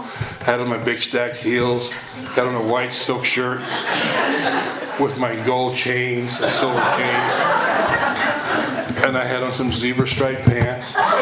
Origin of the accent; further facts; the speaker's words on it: Fort Pierce, Florida, United States; And I arrived in Fort Pierce, my hometown, back there at, it was 12:21, Sunday afternoon.